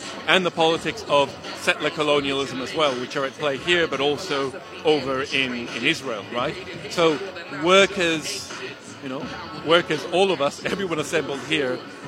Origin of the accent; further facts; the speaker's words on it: Caracas, Capital District, Venezuela; English is a second language; So if you can hear something in the accent, well, I come from Caracas, from Venezuela.